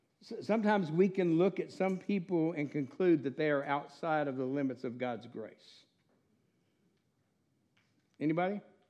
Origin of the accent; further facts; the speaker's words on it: Texas, United States; also born or lived in Corpus Christi / Alaska / Washington; Back in the 60s, my family moved from Alaska. I was born in Corpus Christi. We moved to Alaska, Washington State. When I was in second grade, in the mid-60s, we moved to East Texas, actually specifically Northeast Texas.